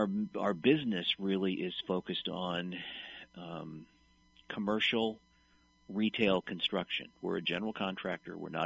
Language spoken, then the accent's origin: English; Seattle, Washington, United States; moved away as an adult; I was born and raised in the Northwest near Seattle, went to school at the University of Washington, came to Southern California because there was work here in the late 70s, and there wasn't in Seattle.